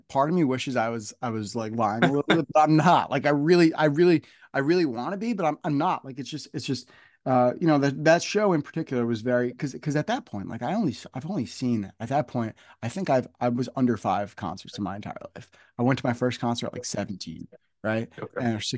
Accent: New Jersey, United States; I'm 25. I'm from Northern Jersey.

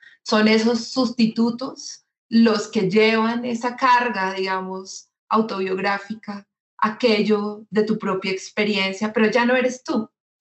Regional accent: Sevilla, Valle del Cauca, Colombia; yo crecí en Sevilla, Valle del Cauca, y eso hizo mi mirada y eso hace mi mirada distinta

